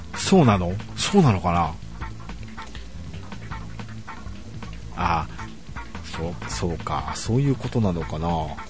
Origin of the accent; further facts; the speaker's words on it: Tokyo, Japan; 自分東京の人間なんで